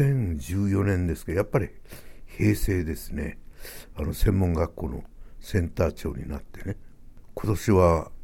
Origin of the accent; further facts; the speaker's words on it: Shikoku, Japan; born there; 私は四国生まれですからわからないんですね